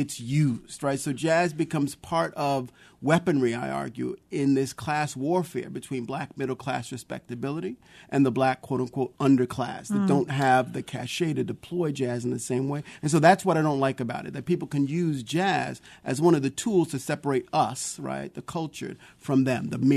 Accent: Brooklyn, New York, United States; We were really intensely in Seventh-day Adventism growing up in Brooklyn, New York.

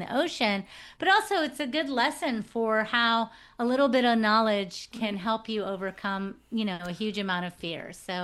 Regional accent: Texas, United States; So, I mean, as I said, I grew up in Texas, and most of the swimming I did was in the neighborhood pool

